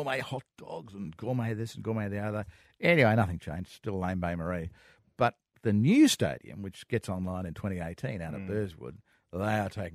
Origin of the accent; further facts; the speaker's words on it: Queensland, Australia; Queensland. I'm from Queensland.